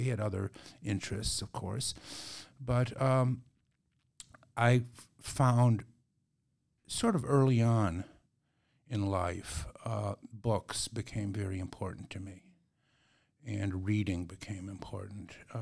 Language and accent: English; Chicago, Illinois, United States; I grew up in Chicago, not all that far from here, I guess. Yeah, I don't know how far it is exactly, but grew up on the, for any of your listeners who know the city, I grew up on the south side, south side of Chicago